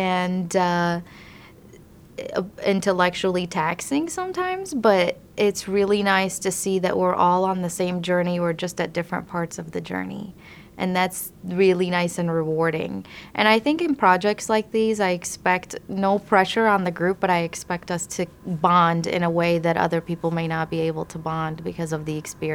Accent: Baghdad, Baghdad Governorate, Iraq; now in United States; I am an American, I am Arab, I am from Iraq, I am from Baghdad.

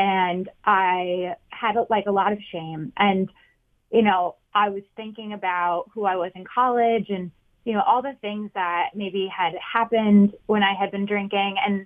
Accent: Michigan, United States; now in New York, United States; I'm 25 years old. I grew up in Michigan. I went to University of Michigan, big state school.

